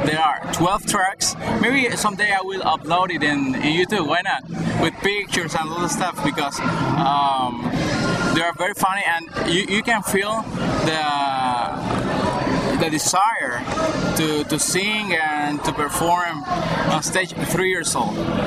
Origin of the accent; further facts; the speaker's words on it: Cuba; born there; English is a second language; Well, I was born in Cuba, and Cuba is like a mixing pot.